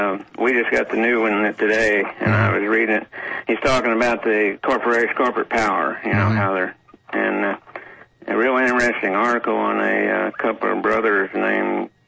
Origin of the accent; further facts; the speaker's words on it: Midwest, United States; I'm originally from the Midwest, but I traveled down here for several years, and I never could figure the people out.